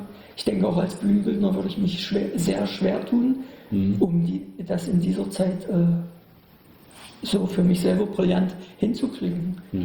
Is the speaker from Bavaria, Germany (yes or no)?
no; Bernburg, Saxony-Anhalt, Germany; aus meiner alten Heimatstadt Bernburg zum Beispiel, bestimmte Sachen abzuzeichnen